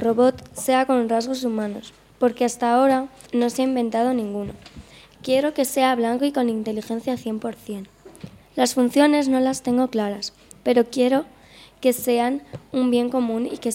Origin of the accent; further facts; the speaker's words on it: California, United States; Spanish is a second language; moved away as an adult; now in Spain; Soy de California.